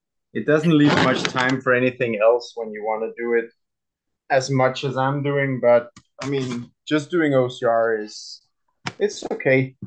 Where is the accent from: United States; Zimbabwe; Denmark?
Denmark; English is a second language; I'm 28. I'm from Denmark.